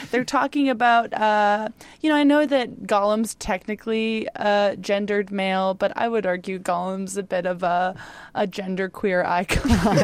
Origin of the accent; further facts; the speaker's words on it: New England, United States; I'm from New England, so I connected hard with like scary religious people